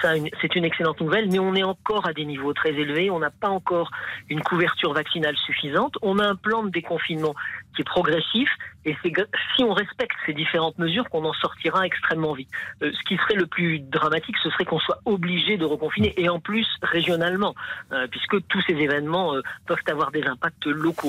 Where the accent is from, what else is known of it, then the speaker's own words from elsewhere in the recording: Lille, Hauts-de-France, France; en tant que Lillois, je ne peux être que ravi de cette première place en championnat.